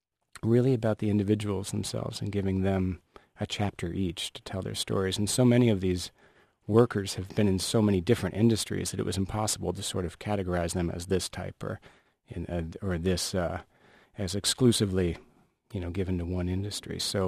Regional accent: Chicago, Illinois, United States; who was a hero of mine growing up in Chicago.

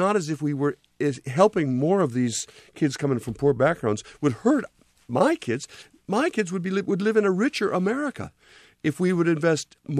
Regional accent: Port Clinton, Ohio, United States; When I was growing up in Port Clinton, Ohio, and that's the story that begins the book, Port Clinton was not an ideal place.

